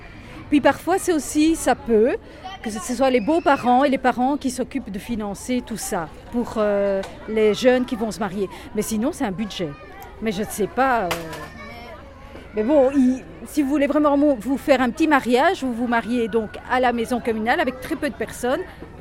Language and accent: French; Belgium; born there; j'ai 51 ans et je suis belge d'origine espagnole. Je suis née ici en Belgique.